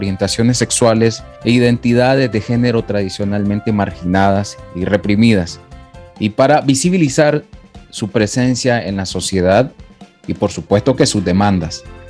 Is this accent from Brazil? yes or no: no; Nicaragua; alguna gente que también es nicaragüense me decía, qué hermoso, qué bello, yo quisiera esto. Como nicaragüenses anhelamos la movilización